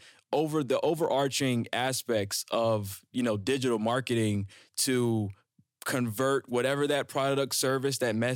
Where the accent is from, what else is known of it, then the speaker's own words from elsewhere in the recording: Lynchburg, Virginia, United States; moved away as an adult; now in Indianapolis, United States; Born and raised in Lynchburg, Virginia. Shout out to the 434.